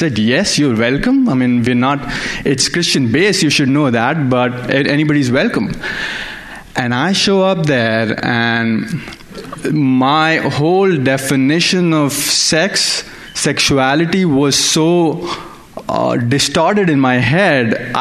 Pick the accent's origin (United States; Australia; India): India